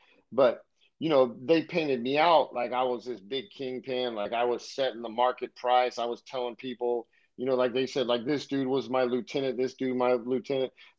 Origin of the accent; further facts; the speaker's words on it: United States; I can speak critically about America because I'm an American, and there's a lot of advantages to this country